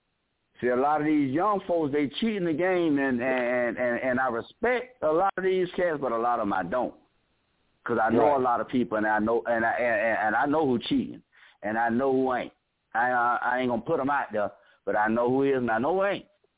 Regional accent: Riviera Beach, Florida, United States; Yeah, I'm from Palm Beach, man, from Revere Beach, Florida, man. Born and raised. That's where I'm from.

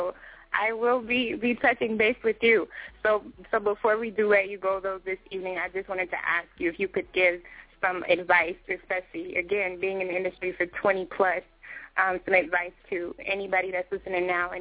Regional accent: Killeen, Texas, United States; also born or lived in Ohio; Yeah, that's where I was raised. Ohio made, Killeen, Texas raised.

